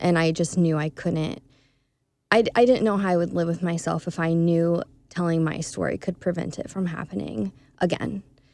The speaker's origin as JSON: {"language": "English", "town": "Springfield", "region": "Illinois", "country": "United States", "tie": "born or raised there", "said": "I grew up in the Springfield area."}